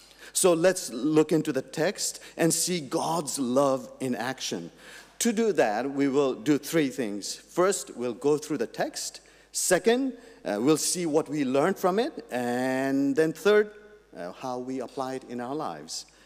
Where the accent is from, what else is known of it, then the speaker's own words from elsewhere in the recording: Nepal; now in Australia; When I was growing up in Nepal in the 80s and 90s, my friends and I were very influenced by American music.